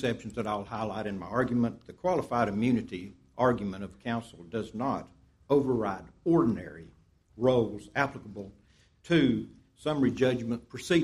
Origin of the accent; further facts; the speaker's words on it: North Carolina, United States; I'm an attorney from Haywood County, North Carolina